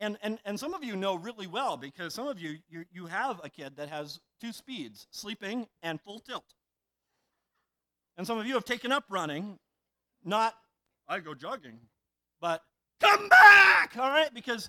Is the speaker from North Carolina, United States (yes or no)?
no; Maine, United States; I grew up here in the New England church. I sometimes say I grew up at Bean's Corner, but in southern Maine.